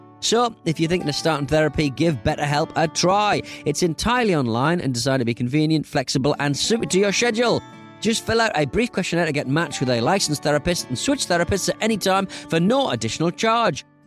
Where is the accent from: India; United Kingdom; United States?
United Kingdom; England; as an English person.